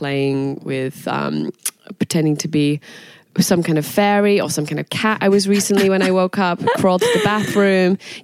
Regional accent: Manchester, North West England, United Kingdom; moved away as an adult; also born or lived in London; now in United States; Manchester in England. Okay. I moved to London when I was 19.

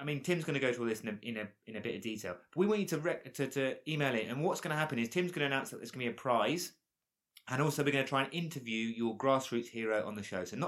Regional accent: United Kingdom; I know we're from Britain and we have a British experience

